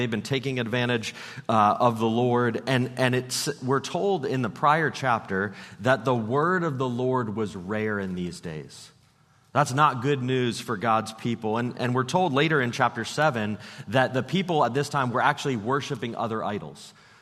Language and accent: English; Pennsylvania, United States; I'm from Pennsylvania, went to school in North Carolina, about 8 hours away from home